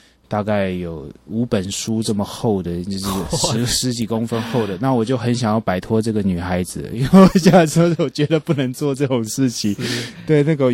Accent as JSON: {"language": "Chinese", "country": "Taiwan", "also_born_or_lived": "United States", "said": "我是在美国，我们在美国念"}